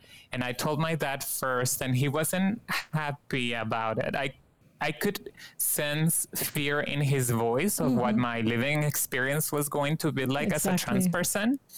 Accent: Guadalajara, Jalisco, Mexico; now in Knoxville, United States; I am from Guadalajara, Jalisco in Mexico, and I currently live in Knoxville, where I am a student in Hispanic Studies at the University of Tennessee, Knoxville.

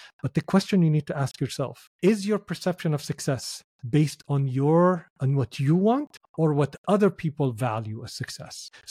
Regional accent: Damascus, Damascus Governorate, Syria; I was lucky because I grew up in Syria. So growing up in Syria, Damascus, Syria, the oldest capital in the world

